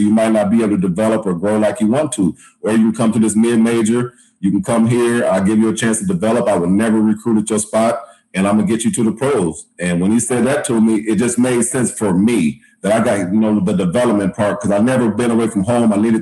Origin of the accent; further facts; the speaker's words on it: Midwest, United States; Pose, you know how we grew up in the Midwest.